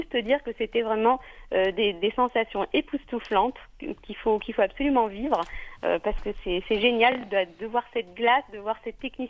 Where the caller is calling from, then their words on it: Auvergne-Rhône-Alpes, France; Et j'appelle de l'Isère.